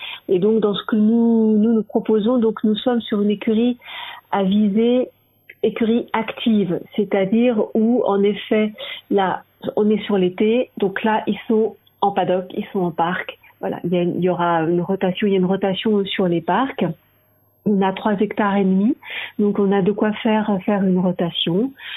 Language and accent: French; Nancy, Grand Est, France; je viens de Nancy, pas tout proche de chez vous.